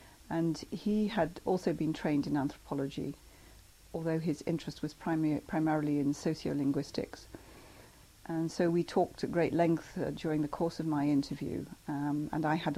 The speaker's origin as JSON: {"language": "English", "town": "Neston", "region": "North West England", "country": "United Kingdom", "tie": "born there", "said": "I was born in Neston on the Wirral, because my parents were living in Wallasey, which is where my grandparents had moved out to."}